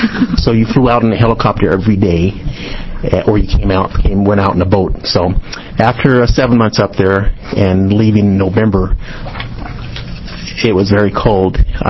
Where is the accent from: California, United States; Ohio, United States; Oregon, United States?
Oregon, United States; Portland; A little bit about myself. Born and raised in Portland, so that makes me an Oregonian. My parents actually moved to Portland in the early 40s.